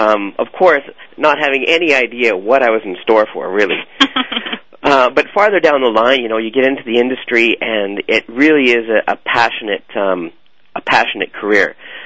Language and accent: English; British Columbia, Canada; Well, I'm from British Columbia, Canada.